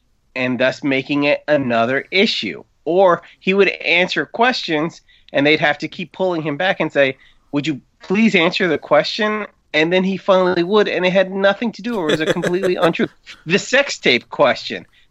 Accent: Cincinnati, Ohio, United States; from Cincinnati, Ohio.

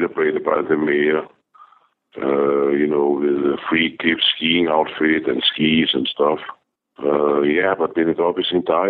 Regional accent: Denmark; you know, Mr. Connery … I'm from Denmark.

